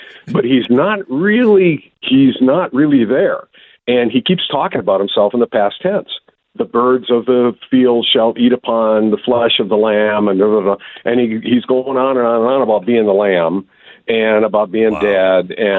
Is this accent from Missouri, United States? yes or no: no; Wisconsin, United States; I could tell from his accent, he was from Wisconsin. I'm from Wisconsin. His accent was stronger than mine.